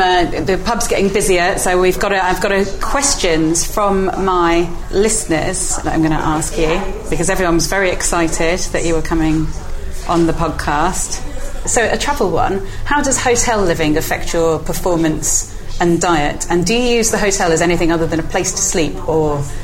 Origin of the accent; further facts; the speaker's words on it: Spain; I grew up in Spain and go quite a lot.